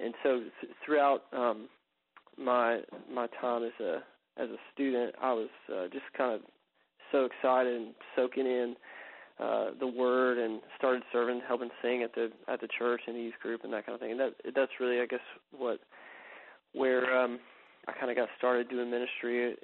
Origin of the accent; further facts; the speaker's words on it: the South, United States; So I grew up in the South